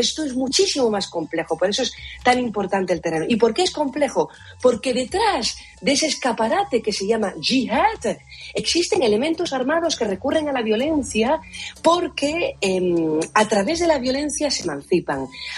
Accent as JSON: {"language": "Spanish", "country": "Spain"}